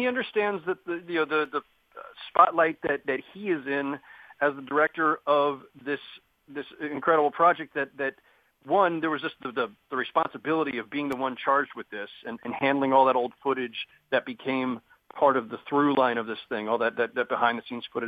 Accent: California, United States; I was still in California where I grew up. I didn't have a particular NBA team. I grew up in the Bay Area

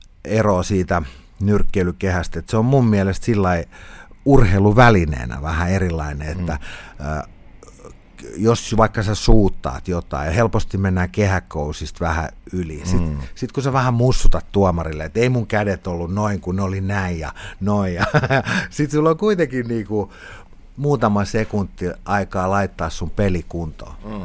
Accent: Vantaa, Uusimaa, Finland; semmoisessa pienessä kylässä kuin Rajatorppa tuolla Länsi-Vantaalla, mistä mä oon kotoisin. Mä oon siellä asunut pikkupoikana

